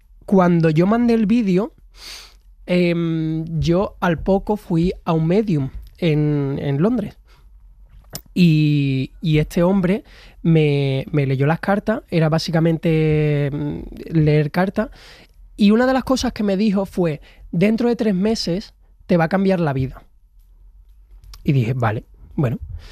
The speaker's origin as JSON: {"language": "Spanish", "town": "Huelva", "region": "Andalusia", "country": "Spain", "said": "porque soy de Huelva y allí lo más típico son las fresas"}